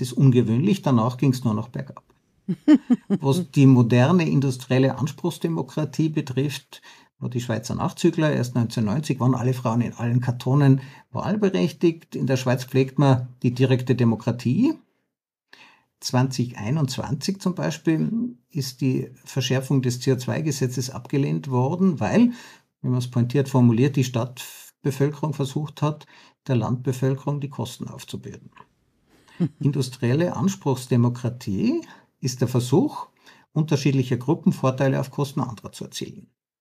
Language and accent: German; Tyrol, Austria; Ab dem späten 13. Jahrhundert ist in meiner Heimat Tirol die erste Festlanddemokratie entstanden.